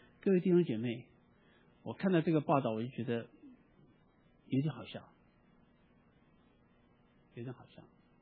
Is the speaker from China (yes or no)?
no; United States; 就好像今天我们美国人在美国这边所做的感恩节有点像